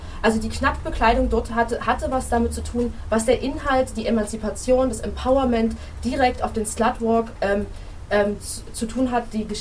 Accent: Russia; German is a second language; now in Germany; Ich komme aus Russland.

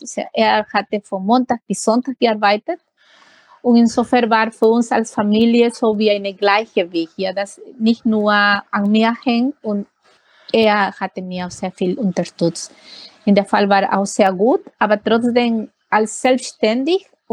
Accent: Peru; Das ist die nationale Tanz meiner Heimat, die heißt Marinera. Und mittlerweile tanze ich das professionell. Und ich habe mich auch gekümmert, mich so richtig zu organisieren, dass ich Tanzlehrer direkt aus Peru via Zoom hatte.

